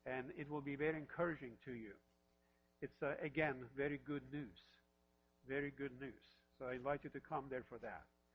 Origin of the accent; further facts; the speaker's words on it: Norway; I'm from Norway, and in Norway we have what we call Norse mythology